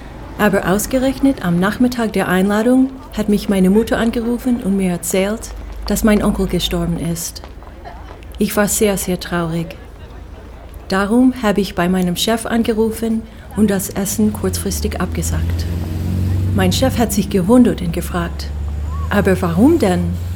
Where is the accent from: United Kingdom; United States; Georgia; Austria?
United States; Portland, Oregon; German is a second language; moved away as an adult; now in Germany; ich komme aus Portland, Oregon.